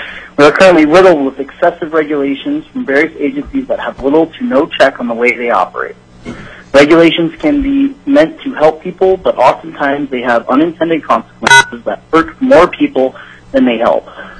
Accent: Fairbanks, Alaska, United States; from Fairbanks, and it's real short and sweet.

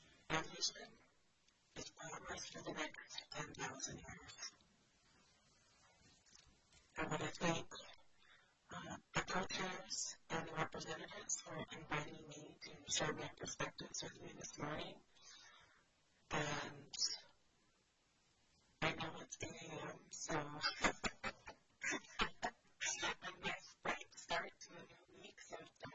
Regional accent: Alaska, United States; I come from Kiowa, which is where I'm coming to you today from. In the heart of Tsingetani, in the middle of Southeast Alaska.

